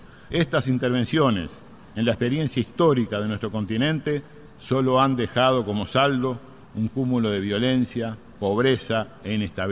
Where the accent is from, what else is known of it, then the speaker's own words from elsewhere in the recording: Uruguay; Expresamos nuestra satisfacción y orgullo como uruguayos, como latinoamericanos